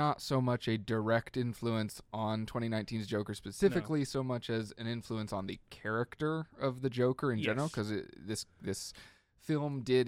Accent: United States; We're American.

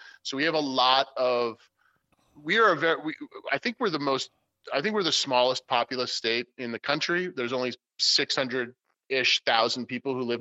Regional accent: Rhode Island, United States; now in Vermont, United States; And I'm from Rhode Island. They call us idiots. That's where I was born and raised.

